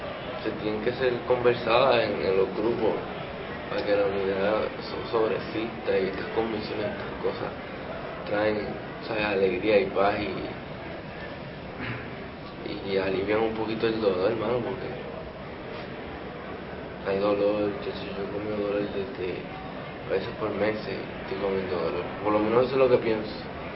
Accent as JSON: {"language": "Spanish", "country": "Puerto Rico", "tie": "born or raised there", "lives_now": "United States", "said": "yo crecí en Puerto Rico, tú sabes, esa es mi tierra, y ahí es que yo conozco, y ahí es que está mi familia"}